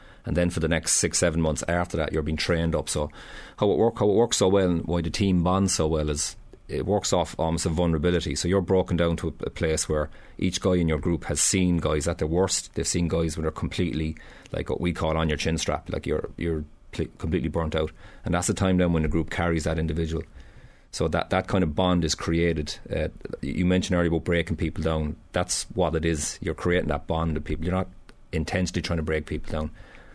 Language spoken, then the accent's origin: English; Ireland; Yeah, I think as Irish people, we have a natural affinity with like everybody, really.